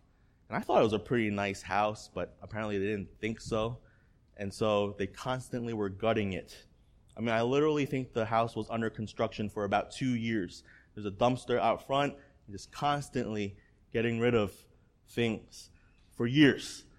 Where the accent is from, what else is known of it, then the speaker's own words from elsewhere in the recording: Staten Island, New York, United States; And growing up in Staten Island, I remember when the planes hit the Twin Towers